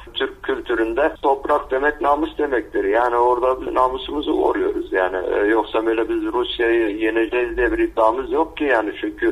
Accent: Syria; Turkish is a second language; Biz de biz iki kat zulmü uğruyorduk. Bir Suriyeli olarak

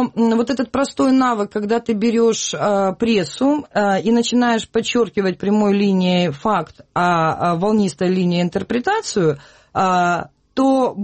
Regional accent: Crimea, Ukraine; я часто бываю в Крыму, потому что я сама из Крыма

